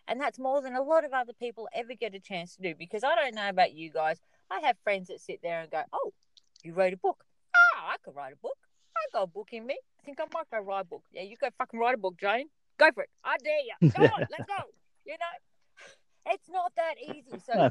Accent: Scotland, United Kingdom; I'm Scottish.

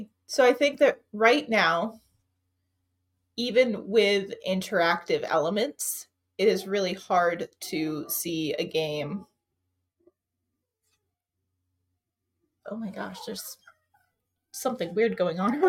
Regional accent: Virginia, United States; I grew up Southern in Virginia

